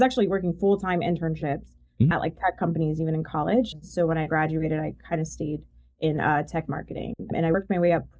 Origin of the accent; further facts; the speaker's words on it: New York, United States; moved away; also born or lived in Northern California / Boston; I was born in New York. I spent half my life in New York. Then I moved to Northern California, and then I went to Boston for school.